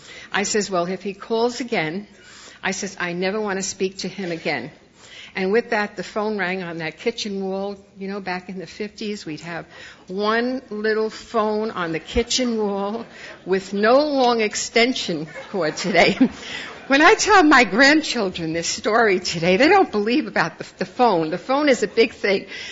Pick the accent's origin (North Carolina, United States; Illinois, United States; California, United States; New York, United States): New York, United States; Bronx; I grew up in the Bronx, and it was a great place to grow up.